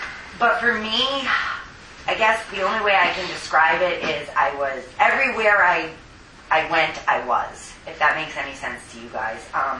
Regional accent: Boston, Massachusetts, United States; I'm from Boston, Massachusetts, and I started, drinking at a relatively young age.

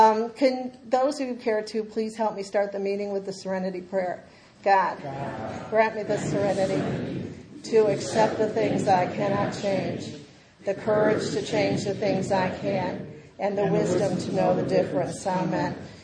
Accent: United States; I was born and raised over in Skid Row, West 25th.

